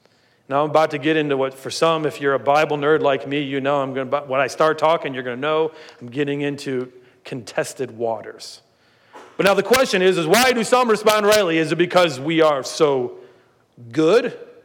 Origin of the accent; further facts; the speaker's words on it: Ohio, United States; Growing up in Ohio, I had a neighbor, a sweet elderly man who was a widower.